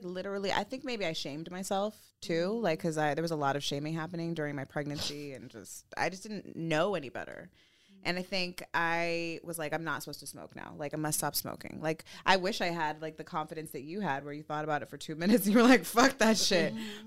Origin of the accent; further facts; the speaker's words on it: California, United States; growing up in the Valley, like in the 818.